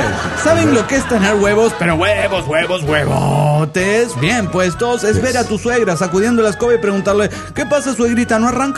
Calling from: Huaraz, Ancash, Peru; De Huaraz, Perú.

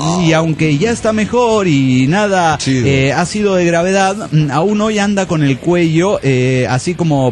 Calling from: Monterrey, Nuevo León, Mexico; de Monterrey, Nuevo León, México.

